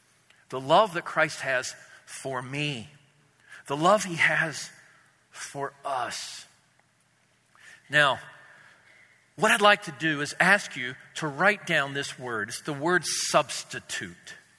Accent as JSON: {"language": "English", "country": "Canada", "said": "He looked at me and he said, \"You're an American,\" to which I wanted to say, \"I'm Canadian.\""}